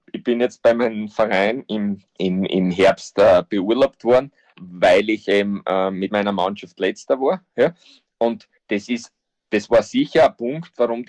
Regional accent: Austria; bei uns in Österreich

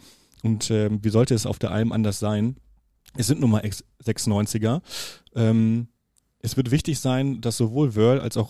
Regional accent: Bielefeld, North Rhine-Westphalia, Germany; ich würde mir als Bielefelder und auch gerade mit der Nähe zum Pott

